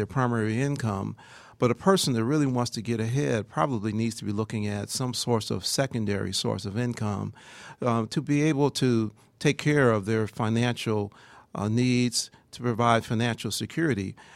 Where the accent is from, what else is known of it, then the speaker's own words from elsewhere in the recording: Cleveland, Ohio, United States; now in Atlanta, United States; No, I'm glad to be here right now. I'm originally from Ohio, Cleveland, Ohio area.